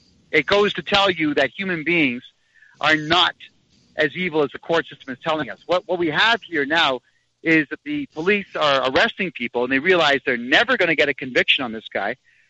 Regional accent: Mississauga, Ontario, Canada; there's a lot of people in Mississauga right now, my hometown, living in their cars

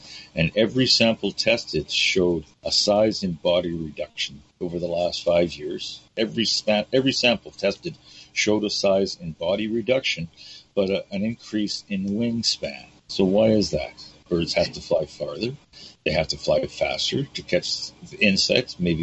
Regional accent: Toronto, Ontario, Canada; And I grew up in Toronto, and I roamed the streets of Toronto.

